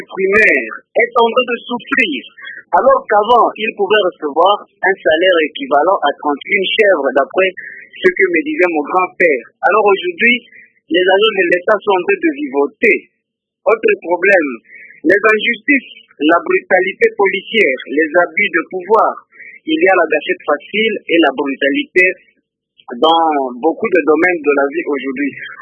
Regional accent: East, DR Congo; ici chez nous à l'Est

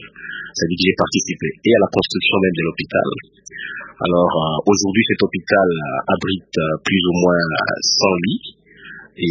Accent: Maniema, DR Congo; Je suis né au Maniema, j'ai grandi au Maniema, j'ai travaillé au Maniema, donc je vis au quotidien au Maniema.

